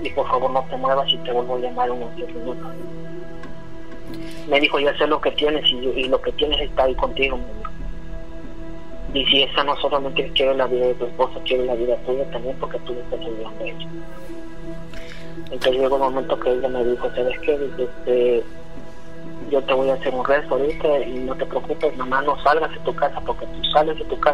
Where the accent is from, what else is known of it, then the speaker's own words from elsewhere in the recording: Veracruz, Mexico; porque yo soy de Veracruz, originario de Veracruz, y ahí se vive, que vive todo eso, la brujería y todo eso